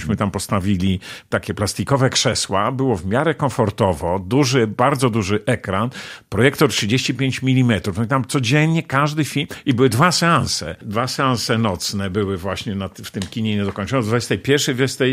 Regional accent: eastern Poland, Poland; born there; Ja urodziłem się na wschodzie Polski, znałem ten region

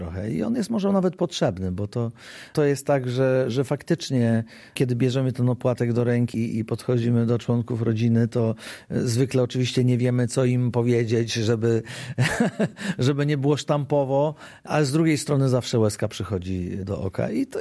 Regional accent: Świętokrzyskie Voivodeship, Poland; A ja z Gór Świętokrzyskich wszystkich

